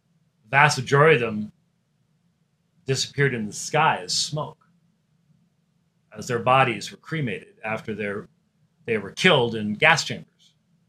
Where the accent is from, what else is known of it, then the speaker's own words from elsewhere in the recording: Scotland, United Kingdom; You know, I'm a Scotsman